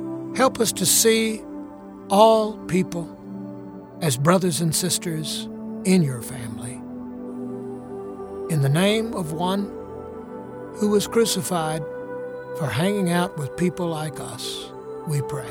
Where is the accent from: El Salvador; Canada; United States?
United States; South Carolina; lady, I'm from South Carolina. I can show you fanaticism.